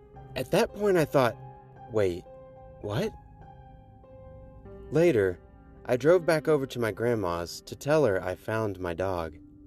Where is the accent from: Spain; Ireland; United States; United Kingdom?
United States; Oklahoma City, Oklahoma; also born or lived in Burns Flat; my mother, little sister, and I moved away from Oklahoma City down to this small, strange town called Burns Flat.